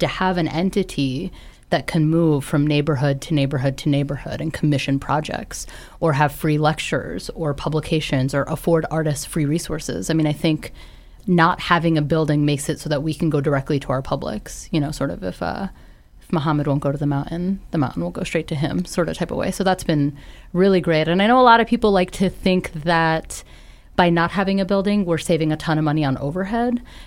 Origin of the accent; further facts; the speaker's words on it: New Jersey, United States; also born or lived in Brooklyn, New York; New Jersey, but also Brooklyn, New York. My parents did this thing where they, like, flip-flopped between, we need to be in the city.